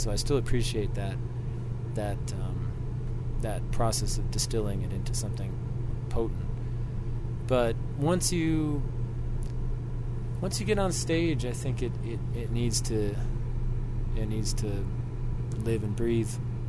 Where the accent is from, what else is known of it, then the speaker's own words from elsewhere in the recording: Illinois, United States; Well, my family comes from farm country, Western Illinois, Iowa. My dad's from Iowa, and my mom's family's from Western Illinois, and my folks have had a farm for most of my life in Western